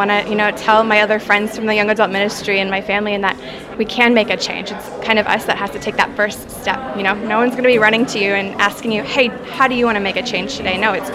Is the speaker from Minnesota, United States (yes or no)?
yes; Rochester, Minnesota, United States; I am from Rochester, Minnesota.